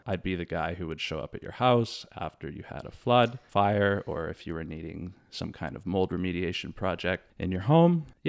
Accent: Vernon, British Columbia, Canada; born there; I was born here in Vernon, BC.

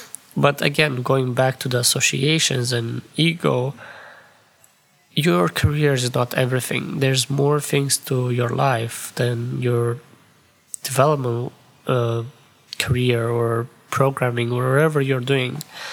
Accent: Moldova; especially from my country where I came from Moldova

